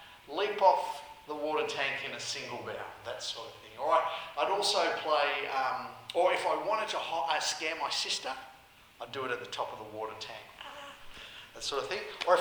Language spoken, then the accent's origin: English; Robertson, New South Wales, Australia; When I was a boy, my hometown. Not Sydney, not Canberra, Robertson. Only a small place.